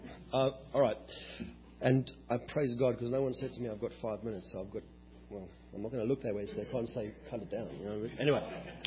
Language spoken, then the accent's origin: English; South Africa; And so from the age of 10, I lived in South Africa. I was born in South Africa.